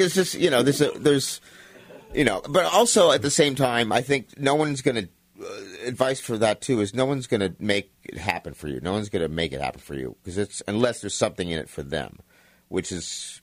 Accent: Mount Baldy, California, United States; I came from Mount Baldy in Southern California and up in the cabin world. And my mom and stepdad raised me and they studied Buddhism.

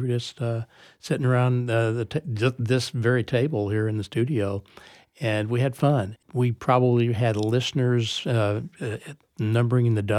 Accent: San Angelo, Texas, United States; I began working at the local television station back in my hometown of San Angelo, Texas, huge metropolis, when I was actually 17 years old

